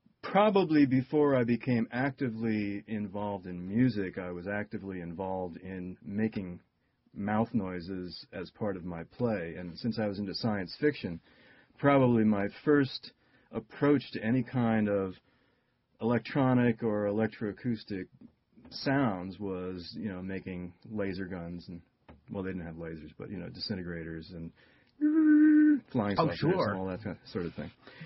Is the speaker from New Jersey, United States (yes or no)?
yes; Union, New Jersey, United States; And I grew up in New Jersey. Originally in Union, right near Route 22.